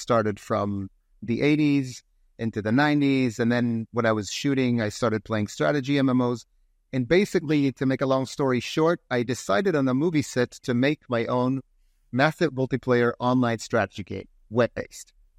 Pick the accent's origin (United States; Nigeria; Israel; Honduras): Israel; Jerusalem, Jerusalem District; So I was born and raised in Jerusalem, in the city itself and in the outskirts.